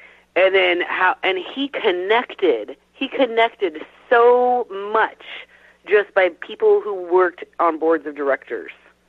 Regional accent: Tri-Cities, Washington, United States; with me growing up in the Tri-Cities

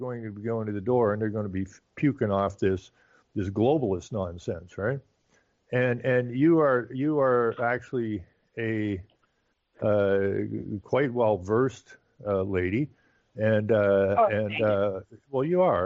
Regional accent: Canada; I'm a Canadian.

